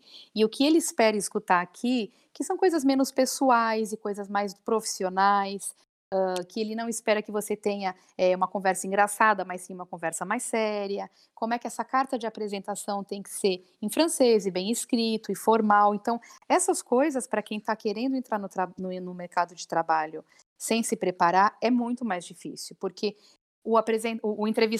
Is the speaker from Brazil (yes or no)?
yes; Brazil; A gente é brasileira, a gente é mulher.